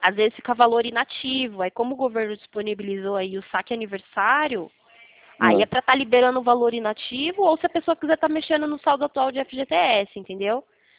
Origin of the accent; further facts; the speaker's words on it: São Roque, São Paulo, Brazil; eu sou aqui de São Roque, na cidade de São Paulo.